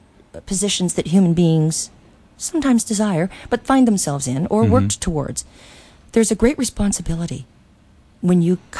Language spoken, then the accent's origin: English; Toronto, Ontario, Canada; born there; Well, it all started in Toronto. I was born in Toronto. My endearing mother was only 14, and she lived in downtown Toronto in a very large house with a very large family.